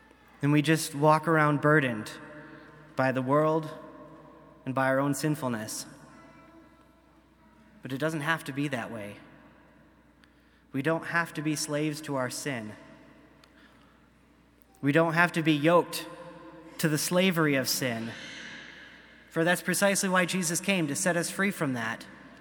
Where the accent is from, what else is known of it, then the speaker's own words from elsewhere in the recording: Flint, Michigan, United States; And I grew up in Flint. I grew up in a city, so I don't know much about farming.